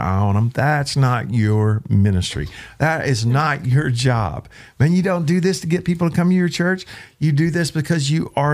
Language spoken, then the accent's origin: English; Glen Rose, Texas, United States; so I'm in my hometown of Glen Rose, Texas.